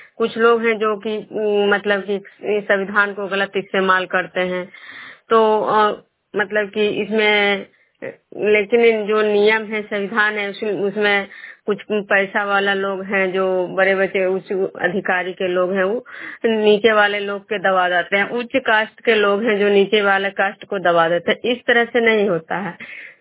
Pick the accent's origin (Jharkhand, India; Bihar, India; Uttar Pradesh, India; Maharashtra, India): Bihar, India; Vishnupur; विष्णुपुर ग्राम खजरा पंचायत नालंदा जिला नगरनौसा प्रखंड के निवासी हूँ।